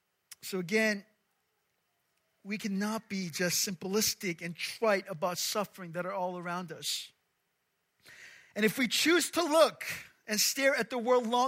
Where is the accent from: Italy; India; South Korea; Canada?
South Korea; Gangwon; English is a second language; now in United States; And, you know, I couldn't speak English. I was, you know, middle of nowhere. It wasn't like I went from Seoul to America. It was like Gangwon-do to America.